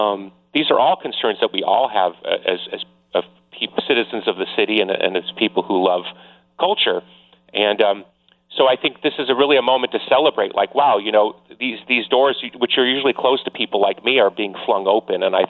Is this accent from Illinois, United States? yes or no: yes; Chicago, Illinois, United States; This work is really about being in Chicago, growing up in Chicago. So it's very much a hometown work.